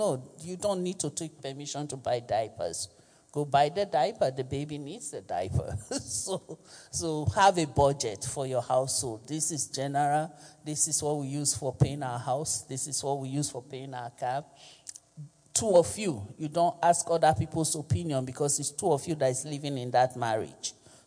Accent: Nigeria; I'm also Nigerian

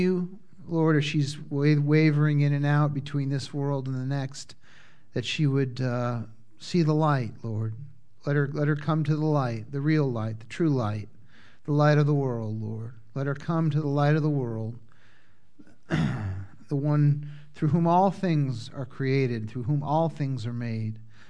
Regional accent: Massachusetts, United States; You know, growing up in Massachusetts as a boy, watching that and the Dukes of Hazzard was my understanding of this place and these people.

